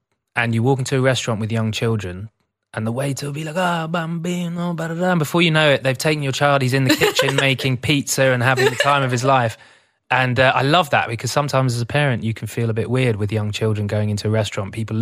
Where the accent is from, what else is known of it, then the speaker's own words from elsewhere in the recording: United Kingdom; I'm typically British in that way.